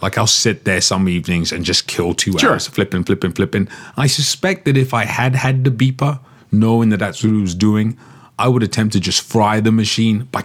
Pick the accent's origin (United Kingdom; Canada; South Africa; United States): United Kingdom; England; I grew up in England where hot cross buns were an Easter thing.